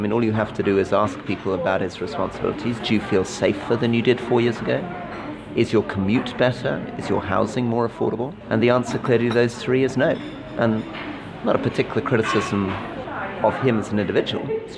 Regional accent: London, United Kingdom; Fundamentally, I'm a Londoner

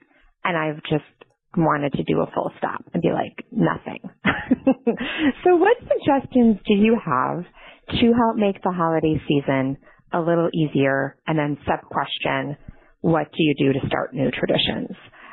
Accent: Minnesota, United States; I am from Minnesota.

